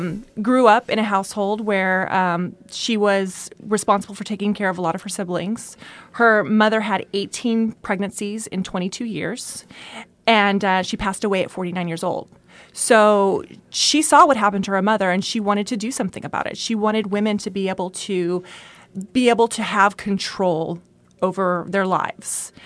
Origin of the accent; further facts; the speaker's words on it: Bakersfield, California, United States; now in Santa Barbara, United States; I am. I'm from Bakersfield, California.